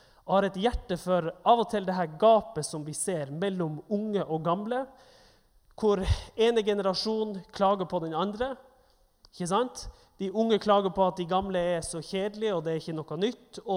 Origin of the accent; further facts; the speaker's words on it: Nordkjosbotten, Troms, Norway; jeg er jo egentlig fra en bygd utenfor Tromsø, som heter Nordkjosbotten. Men når jeg er her, på, holdt på å si sørover, på Vestlandet, så sier jeg Tromsø til folk, for det er lettere. Og jeg har bodd i Bergen de siste snart, eller i hvert fall 3,5 år, nesten